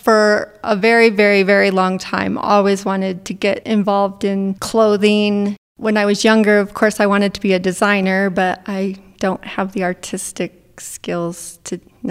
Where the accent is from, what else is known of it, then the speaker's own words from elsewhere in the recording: Windsor, Colorado, United States; Well, I was born and raised in Windsor, Colorado, which is the northern part of the state.